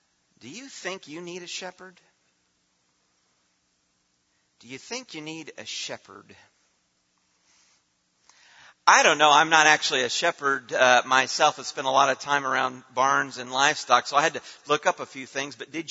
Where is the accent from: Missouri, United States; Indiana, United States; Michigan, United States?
Indiana, United States; Because we're from Indiana. And it was the Indy 500 today.